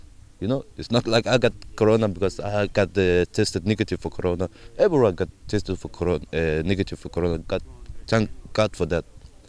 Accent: Somalia; English is a second language; You're from Deutschland, I'm from Somali.

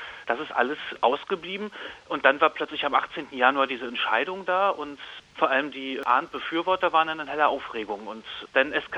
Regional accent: Greifswald, Mecklenburg-Vorpommern, Germany; ich bin auch aus Greifswald

